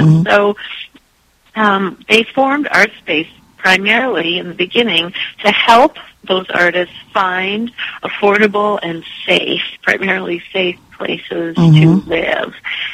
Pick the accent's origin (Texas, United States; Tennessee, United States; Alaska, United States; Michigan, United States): Michigan, United States; I was born and raised in Michigan, so I have a particular affinity for this project.